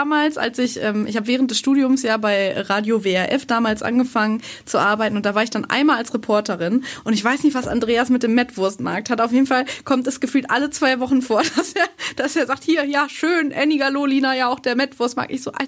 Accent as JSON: {"language": "German", "region": "North Rhine-Westphalia", "country": "Germany", "said": "Ich komme ja eigentlich aus dem Kreis Warendorf"}